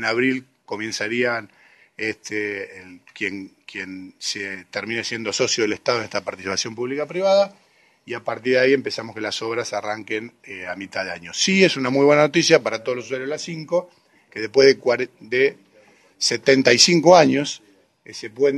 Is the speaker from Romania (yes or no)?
no; Argentina; que somos todos los argentinos